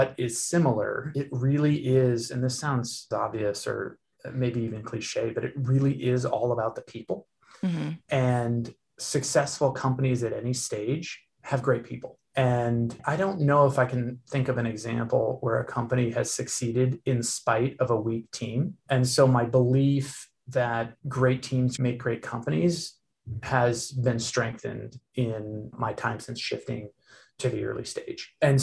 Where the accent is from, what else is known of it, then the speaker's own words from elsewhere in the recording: Seattle, Washington, United States; also born or lived in San Francisco Bay Area; So I grew up here in the Seattle area, so it's interesting to be back investing in this ecosystem, but I actually spent most of my adult life and investing career down in the Bay Area.